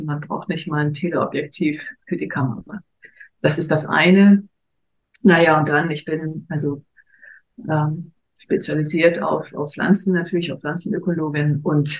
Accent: Wattenbek, Schleswig-Holstein, Germany; now in Ecuador; ich komme ursprünglich aus dem Norden von Deutschland. Wahrscheinlich hört man das, aus einem kleinen Dorf bei Kiel. Wattenbek, das kennt kein Mensch

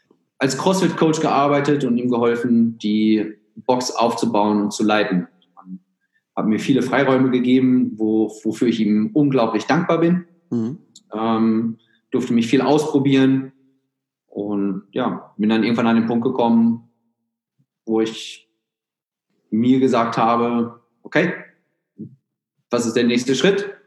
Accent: Germany; born there; auch wenn viele denken, dass ich Amerikaner bin, ich bin gebürtiger Deutscher sogar. Bin allerdings von einem Engländer adoptiert worden

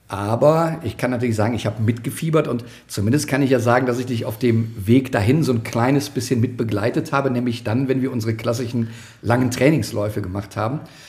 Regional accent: Rhineland, Germany; Also wir als Rheinländer

